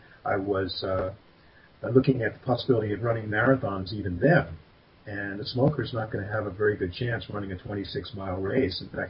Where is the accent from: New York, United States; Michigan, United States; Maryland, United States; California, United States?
Maryland, United States; Aberdeen; Well, I grew up in a town called Aberdeen, Maryland, and where I ended up living when I moved back is about 60 miles from there.